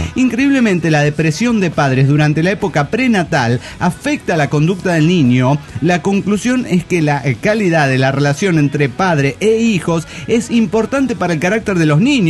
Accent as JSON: {"language": "Spanish", "region": "Mexico City", "country": "Mexico", "said": "del DF Mexicano."}